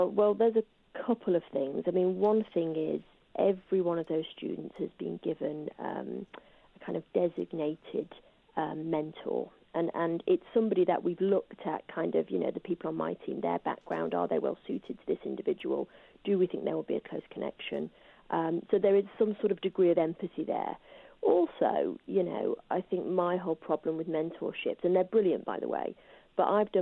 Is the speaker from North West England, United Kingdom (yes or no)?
yes; Salford, North West England, United Kingdom; I didn't grow up in poverty, but I did grow up in a tough area. I grew up in Salford